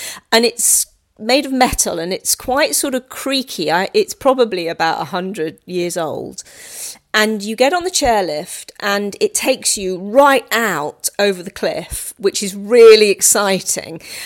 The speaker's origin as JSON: {"language": "English", "town": "Ashey", "region": "South East England", "country": "United Kingdom", "said": "I'm from Ashy. And my favourite place on the island is the Needles."}